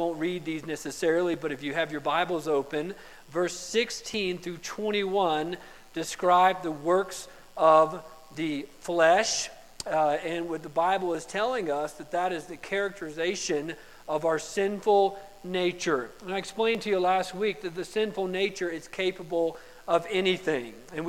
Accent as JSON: {"language": "English", "town": "West Palm Beach", "region": "Florida", "country": "United States", "tie": "born or raised there", "also_born_or_lived": "Gallup, New Mexico", "said": "I was born in Gallup, New Mexico. Most of you understand that, and lived for about 8 months on the Navajo Indian Reservation before my dad got a collapsed lung, my mom got a blood clot, and I was taken, they moved back to South Florida, to West Palm Beach, Florida, for 8 years."}